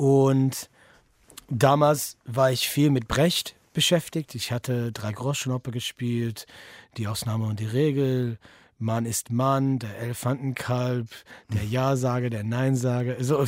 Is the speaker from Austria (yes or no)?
no; Detroit, Michigan, United States; German is a second language; moved away as an adult; also born or lived in New York / New Orleans; now in Berlin, Germany; Ich war in New Orleans, ich komme, wie gesagt, aus Detroit.